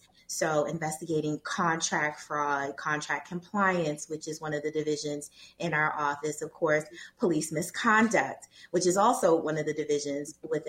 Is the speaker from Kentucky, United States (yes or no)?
no; Baltimore, Maryland, United States; But I hail all the way from Baltimore, Maryland, originally military brat